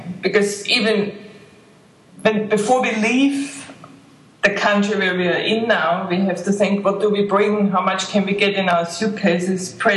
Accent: Austria; also born or lived in Libya / Australia / New Zealand / Romania; now in Dubai, United Arab Emirates; I'm from Austria. Living away from Austria for the 20 years now. I lived in 5 different countries. I had to write it down because I can't remember anymore. So we lived in Libya, Australia, New Zealand and Romania, and now I'm in Dubai.

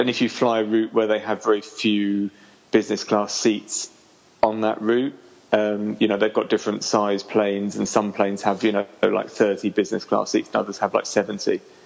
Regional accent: United Kingdom; But because I'm a Brit

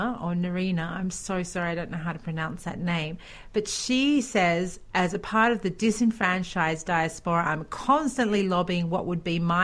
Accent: Florida, United States; So that's a US person. I'm from Florida.

